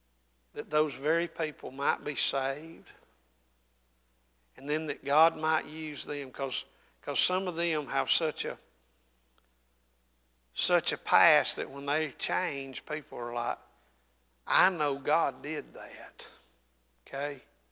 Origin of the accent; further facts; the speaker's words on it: Blairsville, Georgia, United States; I'm from Blairsville, Georgia. I grew up in a town, they weren't a black person in our town, okay?